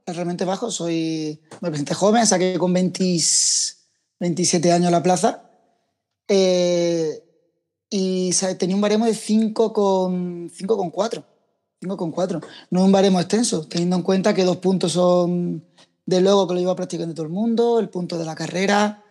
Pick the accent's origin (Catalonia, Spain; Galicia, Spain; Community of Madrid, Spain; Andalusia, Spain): Andalusia, Spain; Málaga; yo soy de Málaga, pero sabía que tenía que salir fuera